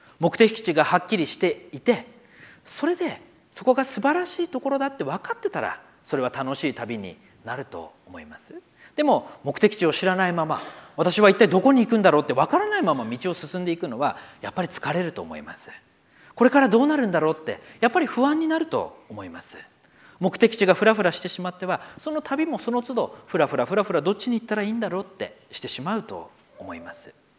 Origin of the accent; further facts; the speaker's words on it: Akita, Japan; 私にとっての生まれ育った秋田県のあの田舎町でしょうか